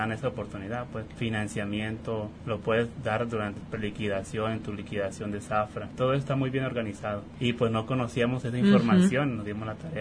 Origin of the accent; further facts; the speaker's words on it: Cuautitlán, Mexico; yo soy de Cuautitlán y también toda esa zona es cañera